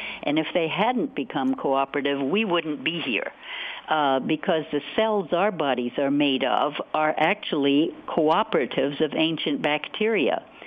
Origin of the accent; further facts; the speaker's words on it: New York, United States; you know, I'm an old Hudson River girl. I grew up on the Hudson.